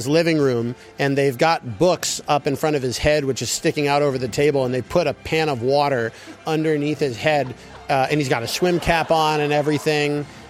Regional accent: United States; And as an American doing comedy there, I have opportunities that are available because the comedy scene is growing so quickly.

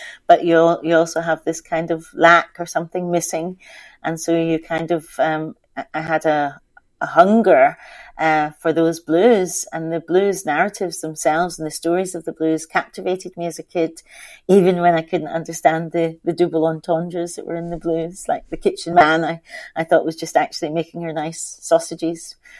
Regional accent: Scotland, United Kingdom; I was really lucky because I was adopted by two white Scottish people

